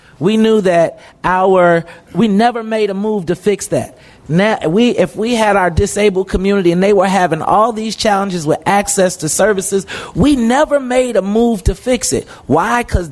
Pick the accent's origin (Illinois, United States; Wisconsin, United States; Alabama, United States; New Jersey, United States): Illinois, United States; Chicago; But I think that we are from Chicago, and we know that there are more nefarious people out there